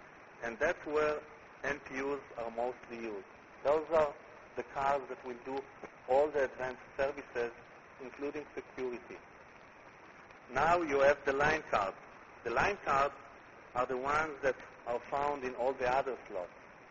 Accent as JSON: {"language": "English", "country": "Israel", "accent": "Israeli", "said": "most of you will not understand my Israeli accent."}